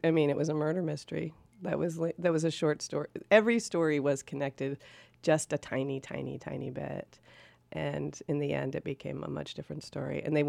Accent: Fairbanks, Alaska, United States; also born or lived in Anchorage; Well, I grew up in Fairbanks and Anchorage, but my mom's family grew up in Fairbanks.

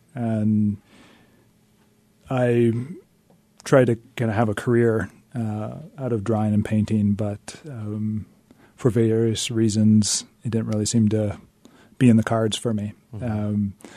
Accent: Sitka, Alaska, United States; And I was raised in Sitka.

